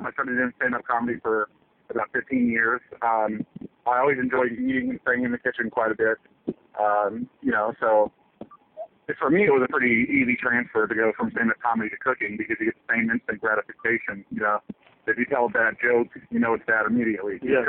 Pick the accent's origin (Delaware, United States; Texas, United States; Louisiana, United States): Texas, United States; Dallas; also born or lived in California; I'm from Texas. I grew up in Dallas. I lived in California for about 5 years doing stand-up comedy